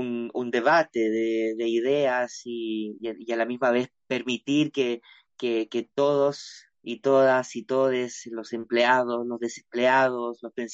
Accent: southern Chile, Chile; now in Toulouse, France; Soy del sur de Chile y en la actualidad vivo en la hermosa ciudad de Toulouse

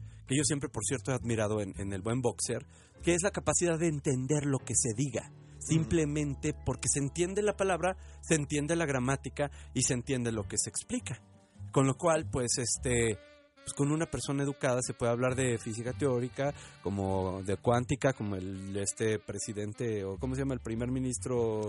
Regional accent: Mexico; como mexicanos

